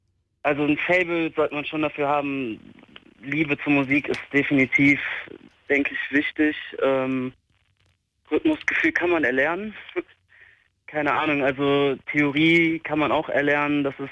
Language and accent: German; Mönchengladbach, North Rhine-Westphalia, Germany; now in Darmstadt, Germany; Und also aus Mönchengladbach, um genau zu sein, bin jetzt hier mit meiner Freundin nach Darmstadt.